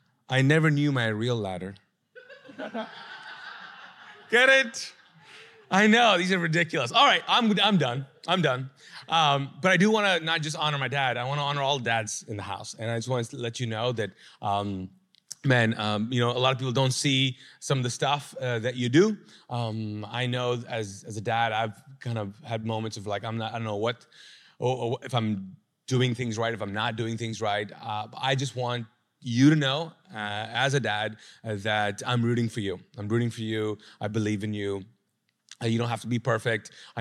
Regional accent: Pakistan; He was Pakistani, I'm Pakistani, so grew up, you know, in Pakistani household.

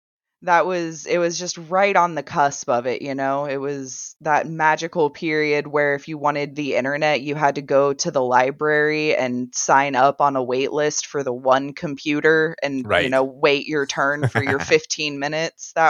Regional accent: Midwest, United States; I'm from the Midwest, but my whole family's from Appalachia, so I'm the first Midwest of the generations.

